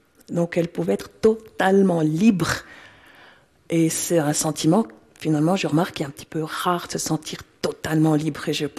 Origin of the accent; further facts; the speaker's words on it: Biel, Bern, Switzerland; je suis née justement à Bien, que j'ai baigné là-dedans